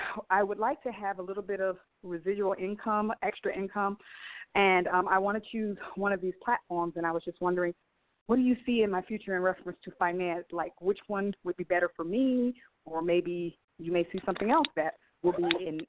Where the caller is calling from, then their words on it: Georgia, United States; I'm calling from Georgia.